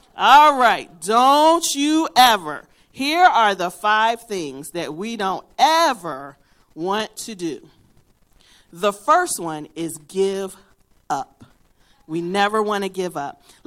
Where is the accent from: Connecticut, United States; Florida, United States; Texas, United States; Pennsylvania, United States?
Pennsylvania, United States; Philadelphia; accent: Philadelphia; And I'm from Philadelphia, so I have a Philadelphia accent at times. I've lived down here for 20 years, so it has decreased a great deal.